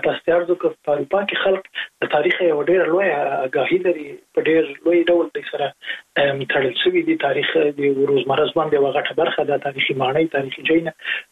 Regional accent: Jalalabad, Nangarhar, Afghanistan; زه په جلال آباد کې لوی سوی

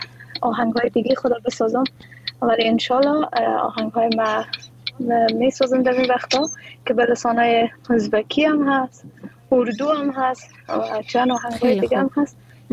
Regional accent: Afghanistan; first language Dari; زبان مادری من دری است، ولی من خودم علاقمندی خاص به لسانهای مختلف و زبانهای مختلف دارم

